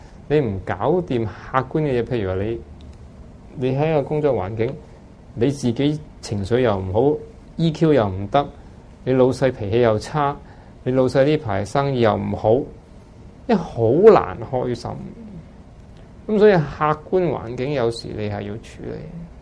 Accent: Hong Kong; 亦都唔可以怪我哋香港人。因為我哋喺度生咗喺香港咧，因為我哋嘅人口多，地方少

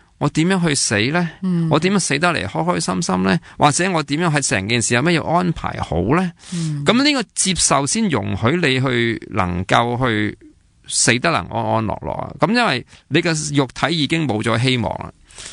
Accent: China; 不是即是以前我哋中国人啊，你要一路大家喊到成条街咁样

